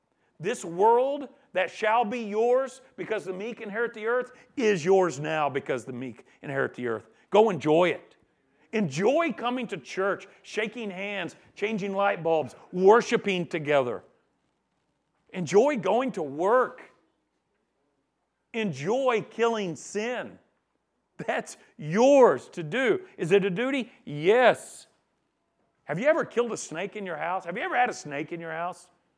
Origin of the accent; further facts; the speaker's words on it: United States; I'm an American, so I don't care.